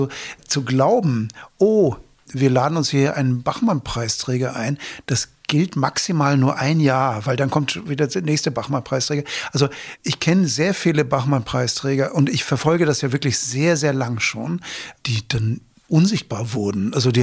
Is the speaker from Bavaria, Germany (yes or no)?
no; Lüneburg, Lower Saxony, Germany; also born or lived in Hannover; ich bin geboren in Hannover, aber aufgewachsen woanders in Lüneburg